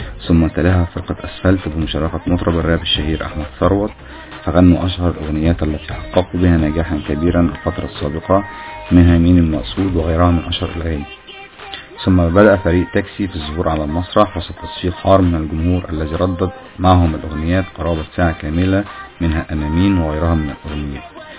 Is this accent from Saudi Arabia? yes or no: no; Egypt; على فكره من اشهر فرق الاندر جراوند عندنا في مصر